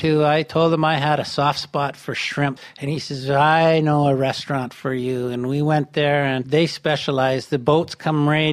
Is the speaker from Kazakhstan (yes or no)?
no; Western Canada, Canada; And I'm from Western Canada, and I don't speak French.